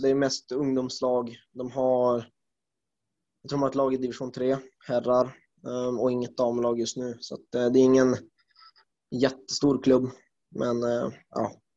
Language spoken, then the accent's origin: Swedish; Skellefteå, Västerbotten County, Sweden; jag flyttade ju från Skellefteå till Umeå för att börja 9.